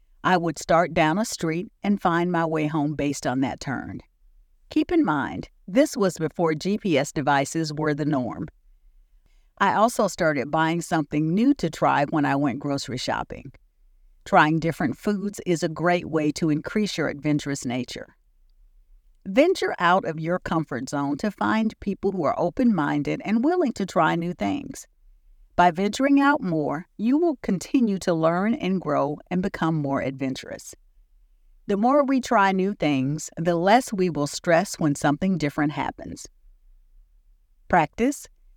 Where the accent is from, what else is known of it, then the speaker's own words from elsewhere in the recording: the South, United States; I know I'm from the South, so cold is relative.